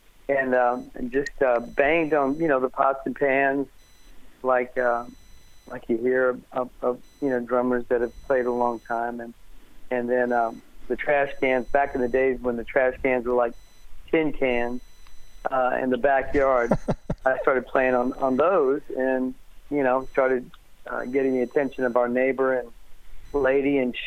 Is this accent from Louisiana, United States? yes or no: yes; Bunkie, Louisiana, United States; also born or lived in Lafayette; And finally I got to be known as this little boy drummer from Bunky, Louisiana. I was born in Lafayette, Bro Bridge area, so I'm a Cajun boy